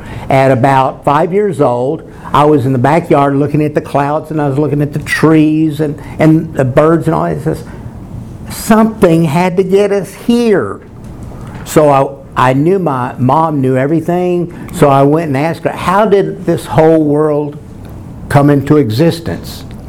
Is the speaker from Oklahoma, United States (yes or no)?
yes; Norman, Oklahoma, United States; born there; Yeah, I was born in Norman.